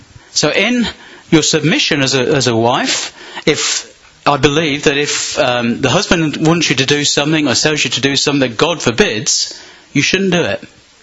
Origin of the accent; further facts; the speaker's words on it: Peterborough, East of England, United Kingdom; Yeah, the MP for Peterborough. My hometown.